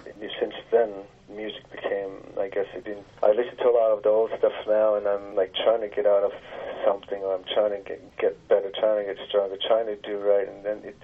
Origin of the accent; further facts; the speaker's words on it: Quebec, Canada; now in Montreal, Canada; So I grew up mostly in Hawkbeck in Ngava Bay and Gaiksoto, which is George River, and now living in Montreal.